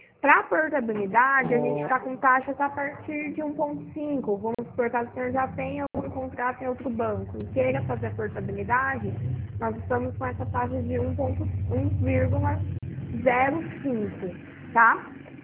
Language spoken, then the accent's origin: Portuguese; Pirassununga, São Paulo, Brazil; sou de Pirassununga, interior de São Paulo.